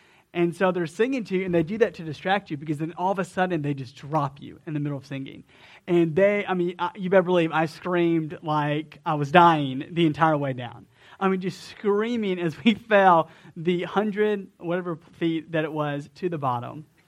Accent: Atlanta, Georgia, United States; For a bunch of Deep South Georgia boys, like, this was a big deal. And so we're from Atlanta

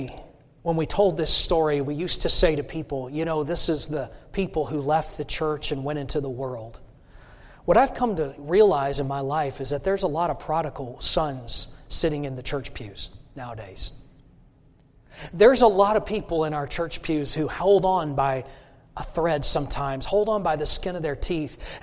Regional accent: Texas, United States; And I grew up in Texas, and we have a lot of cattle. We don't have so many pigs there.

